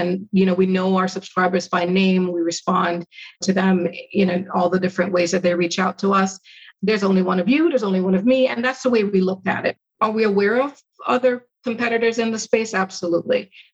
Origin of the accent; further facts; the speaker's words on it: Jamaica; now in United States; When we first came to this country, we're originally from Jamaica.